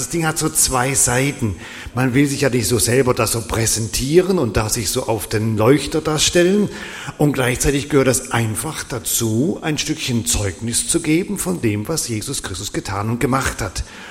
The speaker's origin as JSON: {"language": "German", "town": "Wuppertal", "region": "North Rhine-Westphalia", "country": "Germany", "moved": "yes", "said": "ich komme ja ursprünglich aus dem Norden, Wuppertal"}